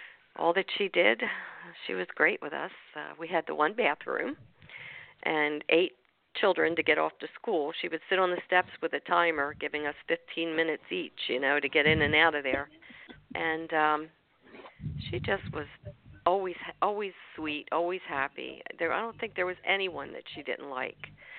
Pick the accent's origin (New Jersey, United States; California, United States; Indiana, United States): New Jersey, United States; Barrington; And so we got to talking, and he was from Haddon Heights, I'm from Barrington.